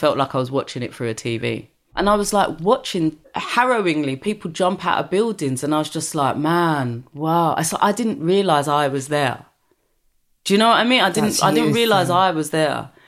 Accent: Brixton, London, United Kingdom; I grew up in Brixton, where at the time, predominantly black area. And I think in Jamaican culture, which is, my dad's from Jamaica, and that's half my family are from there

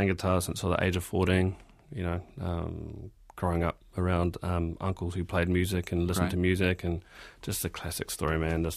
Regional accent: Bayswater, Auckland, New Zealand; So I grew up on the North Shore, and that's kind of where I began life and grew up, and now I'm here.

